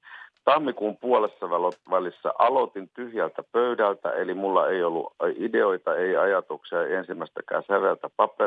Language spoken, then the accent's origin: Finnish; Western Finland, Finland; mistä minä tulen alun perin Länsi-Suomesta